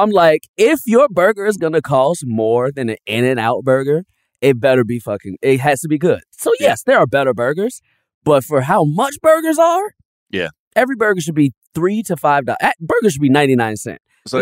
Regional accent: Chicago, Illinois, United States; I'm from Chicago, so I am not

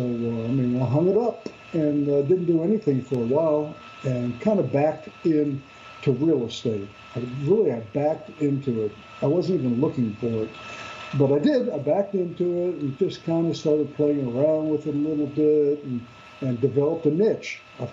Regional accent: Greenville, South Carolina, United States; But I'm from Greenville, South Carolina.

